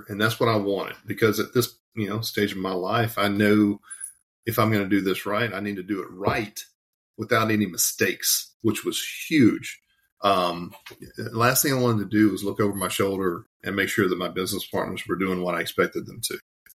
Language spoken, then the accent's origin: English; Louisiana, United States; I grew up in Louisiana. We just do, we do people well, you know, we know how to talk